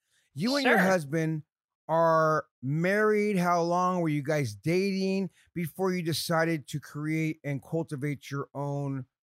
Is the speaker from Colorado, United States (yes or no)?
no; San Jose, California, United States; I was born and raised in San Jose. So when I think of Northern California, I think of the Bay Area, San Jose.